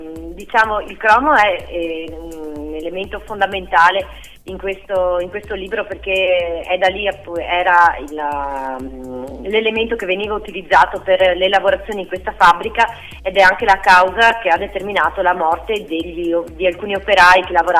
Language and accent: Italian; Tezze sul Brenta, Veneto, Italy; dall'amministrazione del mio paese, da Terzi sul Brenta